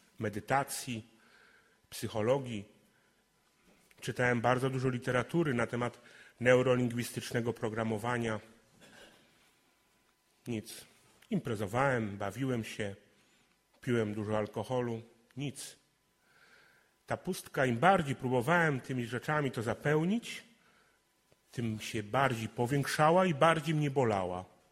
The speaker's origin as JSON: {"language": "Polish", "town": "Mogilno", "region": "Lesser Poland", "country": "Poland", "said": "Przyjechałem do Was z Mogilna, to jest taka mała wioska koło Nowego Sącza."}